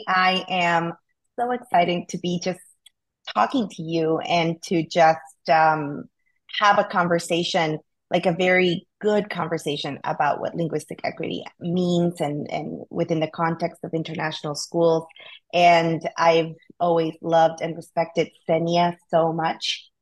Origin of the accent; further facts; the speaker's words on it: Guatemala City, Guatemala Department, Guatemala; I grew up in Guatemala City, and the primary language in Guatemala is Spanish. And I went to a bilingual school growing up, which is a private bilingual school, which is quite a privilege for somebody coming from Guatemala.